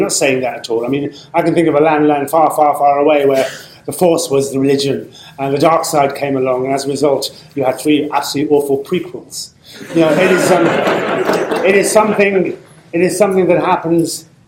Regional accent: Birmingham, West Midlands, United Kingdom; I was born in Birmingham, ladies and gentlemen, 17,000 letters and emails calling for me to be sacked and deported. Now, I come from Birmingham, I don't want to go back there.

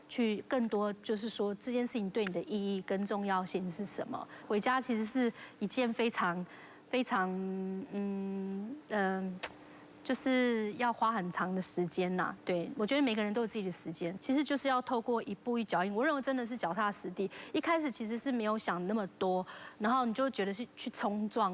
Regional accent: Taichung, Taiwan; 环山部落的泰雅族人，然后很高兴可以来到这里跟就是大家一起分享。那我其实是环山部落，你可以看到就是这张照片，就是我们的家乡啦，我们的部落。

